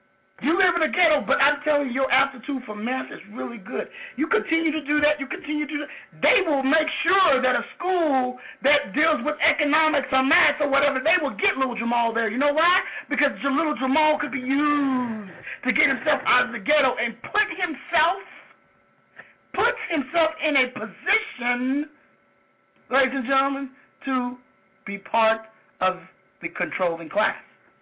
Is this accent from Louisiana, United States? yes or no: yes; Louisiana, United States; which is true because when I'm from Louisiana, they got Negro all day, every day on my birth certificate.